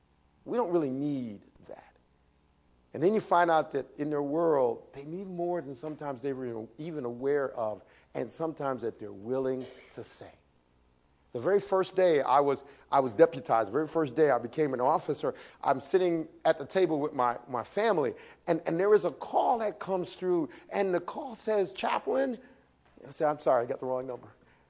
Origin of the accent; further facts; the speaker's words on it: New York, United States; You see, I grew up in New York City, and in New York City, there was this conflict between the community and the police.